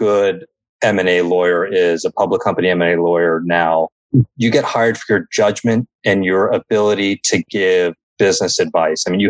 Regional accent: Texas, United States; So I grew up in Texas and my parents were both physicians.

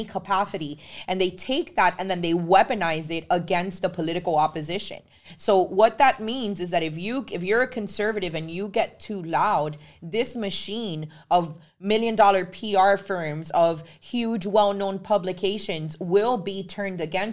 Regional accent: Miami, Florida, United States; Like, I'm from Little Havana.

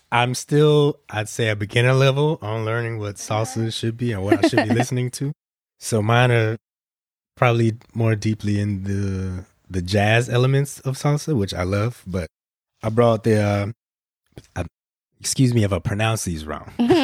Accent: Florida, United States; I mean, growing up in Florida, you can't escape it, in my opinion.

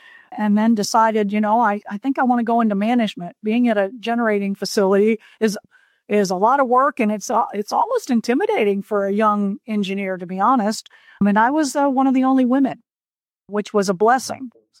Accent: Jacksonville, Florida, United States; But I was a local girl here. I grew up in Jacksonville, Florida.

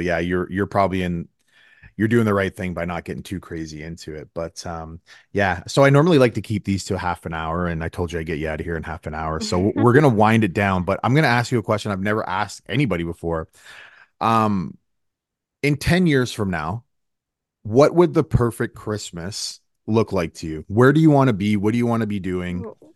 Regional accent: Canada; It's going to be July 4th because I'm a Canadian.

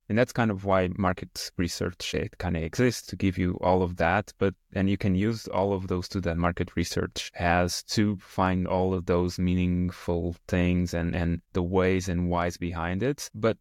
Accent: Portugal; I come from Portugal

